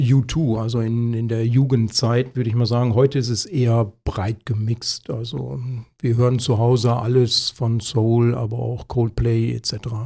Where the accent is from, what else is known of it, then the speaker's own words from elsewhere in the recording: North Rhine-Westphalia, Germany; Ja, ich bin im Münsterland groß geworden, sind so ungefähr 400 Kilometer nördlich von hier.